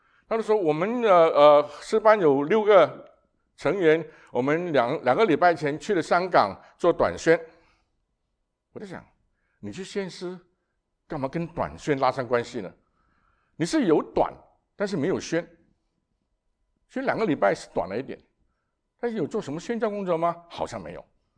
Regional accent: Singapore; 我是在新加坡出生长大，也曾经在那里服侍过。

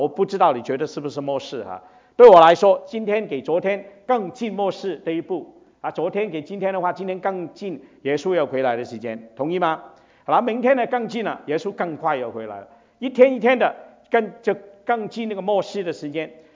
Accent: China; 当我们中国人我说圣旨你就明白了

